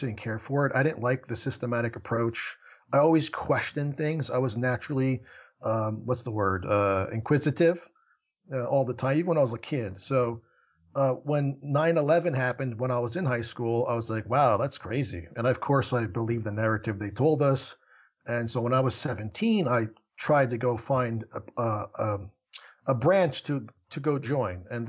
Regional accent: Warren, New Jersey, United States; also born or lived in Italy; I lived in New Jersey my whole life, but I came from Italy when I was two. So I came here, lived my life in New Jersey.

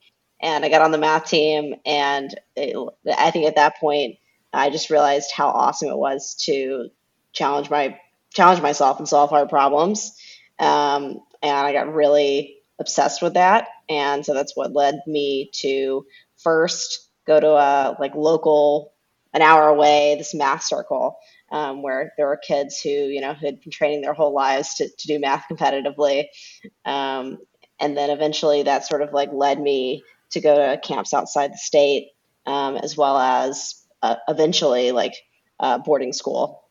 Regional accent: Alabama, United States; So if we go back to the very beginning, I'm originally from Alabama, extremely small town in Alabama.

